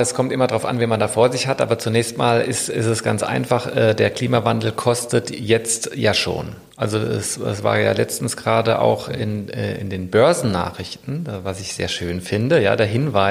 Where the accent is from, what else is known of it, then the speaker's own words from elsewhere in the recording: Hanau, Hesse, Germany; also born or lived in Cologne; Nee, ich komme eigentlich aus dem Rhein-Main-Gebiet. Also ich bin geboren in Hanau bei Frankfurt, habe nur sehr lange Jahre in Köln gelebt